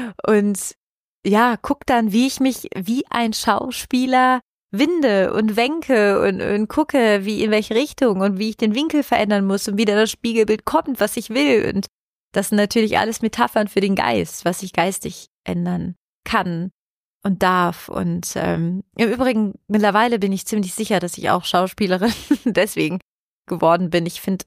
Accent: Italy; Ich komme aus Italien.

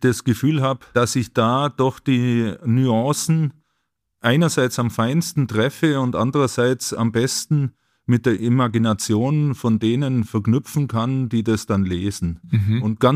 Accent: Günzburg, Bavaria, Germany; born there; now in Munich, Germany; Ich lebe in München, ich bin geboren in Günzburg, also in Mittelschwaben sozusagen

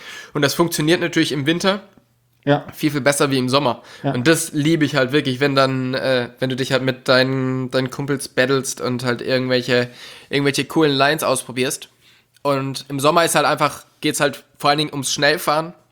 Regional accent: North Rhine-Westphalia, Germany; Ja, ich komme ja aus der Nähe von Köln, also aus dem Oberbergischen Kreis, und das nennen wir auch liebevoll das Schottland von Deutschland, wo es halt einfach gefühlt immer regnet

